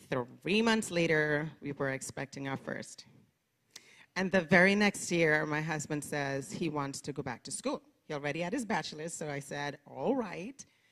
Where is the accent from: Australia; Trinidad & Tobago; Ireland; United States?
Trinidad & Tobago; And so I grew up in Trinidad and Tobago.